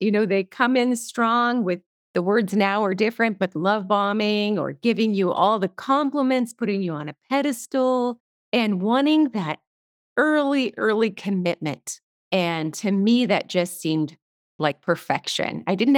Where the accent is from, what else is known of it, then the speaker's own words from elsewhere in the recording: Alaska, United States; Sure, I would love to. I grew up in Alaska. When I was a small child, I always had this sense of, this is not really my home.